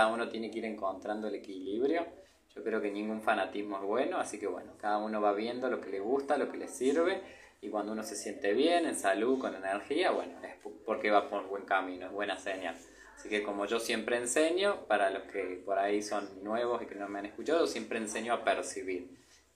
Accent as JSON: {"language": "Spanish", "country": "Argentina", "said": "soy asistente en alimentación y nutrición. Soy de Argentina, pero ahora estoy viajando. Hace 1 año y 2 meses que estoy viajando, estoy ahora en Guatemala."}